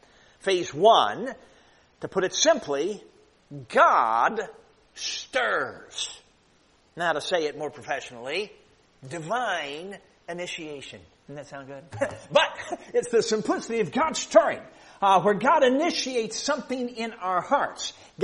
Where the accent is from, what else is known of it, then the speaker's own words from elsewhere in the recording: Chicago, Illinois, United States; And I grew up in Chicago. My dad was a preacher, so he was not a mechanic.